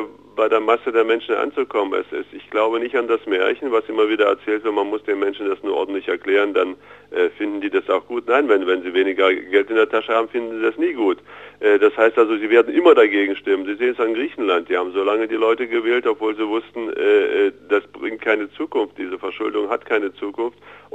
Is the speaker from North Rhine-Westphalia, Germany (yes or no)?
no; Thuringia, Germany; als Thüringer oder jemand, der seit seiner frühesten Kindheit hier in Thüringen lebt